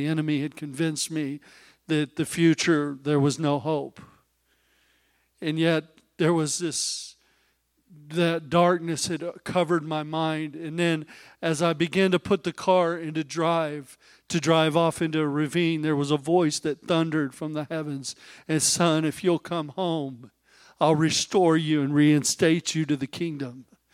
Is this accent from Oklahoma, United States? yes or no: yes; Oklahoma, United States; also born or lived in Japan; my wife and I grew up in Oklahoma. I was actually born in Japan. So I have a little label behind my collar that says made in Japan.